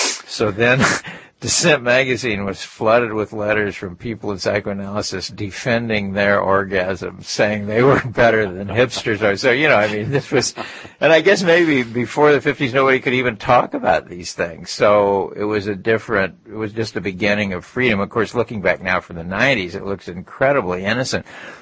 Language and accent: English; Indianapolis, Indiana, United States; also born or lived in New York; Because, for instance, I was from Indianapolis. Well, young women in Indianapolis, if they didn't leave home, they had to live at home.